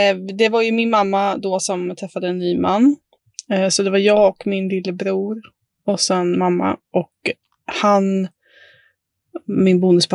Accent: Karlskoga, Örebro County, Sweden; Vi bytte i stad, vi flyttade in från Karlskoga till Örebro.

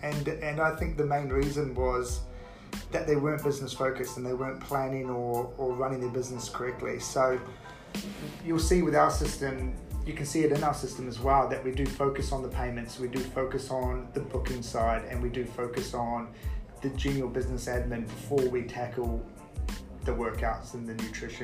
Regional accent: New Zealand; moved away as an adult; now in London, United Kingdom; I am a Kiwi, and I guess I founded PT Minder about 8 years ago now, back when I was living in New Zealand. I am based in London, been here for 3 years.

